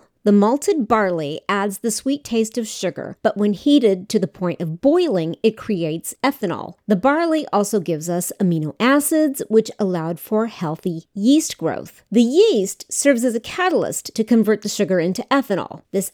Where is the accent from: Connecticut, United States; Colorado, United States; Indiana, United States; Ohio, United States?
Colorado, United States; Denver; By 1976, areas around the United States, like New York and my hometown, Denver, Colorado, began to create something like a black market for the Corona Extra.